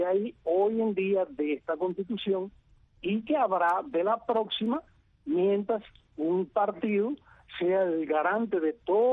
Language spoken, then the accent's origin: Spanish; Cuba; yo como ciudadano cubano de las provincias orientales